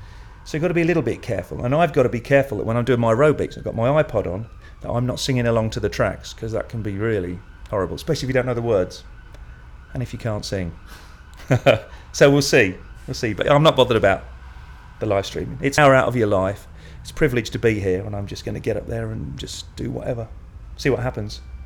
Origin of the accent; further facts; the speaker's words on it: Peterborough, East of England, United Kingdom; Yeah, I grew up in Peterborough. Original Peterborough boy